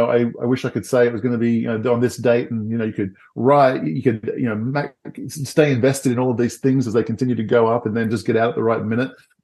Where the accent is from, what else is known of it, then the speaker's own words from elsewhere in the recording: Australia; I mean, I grew up in Australia, so fun being on this podcast. People are used to the funny accents.